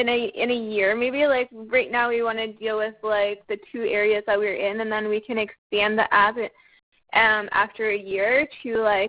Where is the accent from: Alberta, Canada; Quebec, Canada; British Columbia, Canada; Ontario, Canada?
Ontario, Canada; Toronto; We are from Ontario, like Toronto, Ontario. And so like we moved to a small community